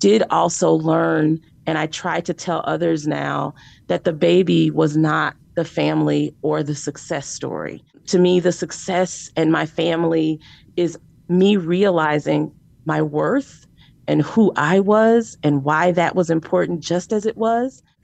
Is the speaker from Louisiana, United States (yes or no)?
no; Chicago, Illinois, United States; I am from Chicago, which is historically a very racially separated city.